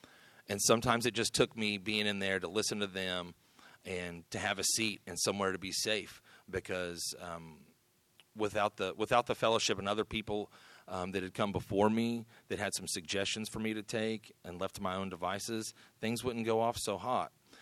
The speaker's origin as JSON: {"language": "English", "town": "Radford", "region": "Virginia", "country": "United States", "tie": "born or raised there", "also_born_or_lived": "Knoxville", "said": "I grew up in Radford, Virginia. I was born up there, but found my way to Knoxville, Tennessee"}